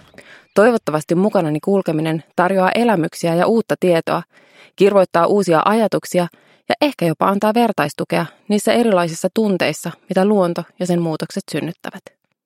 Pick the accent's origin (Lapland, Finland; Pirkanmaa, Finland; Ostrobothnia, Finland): Ostrobothnia, Finland; Vaasa; Lapsuuteni asuin Vaasassa, meren rannalla, tuulessa ja tuiverruksessa.